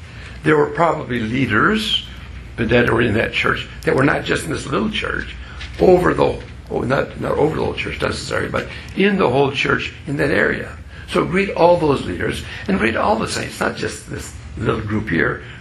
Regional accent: Minnesota, United States; Now, some of you may remember I came from Minnesota.

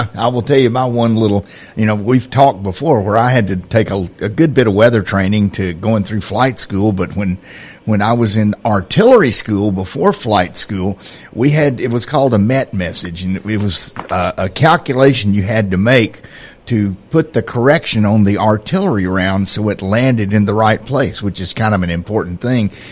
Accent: Tennessee, United States; And I know when I was growing up in Tennessee, our weather forecaster in the morning was Pat Sajak, who was just a young guy.

